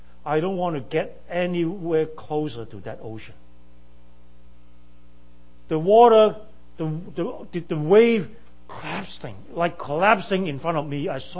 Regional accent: Hong Kong; I grew up in Hong Kong. Hong Kong is a very peaceful harbor.

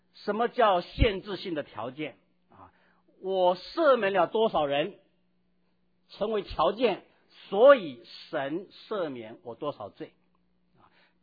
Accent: China; 我们中国人还有多少没信主还搞不清啊？

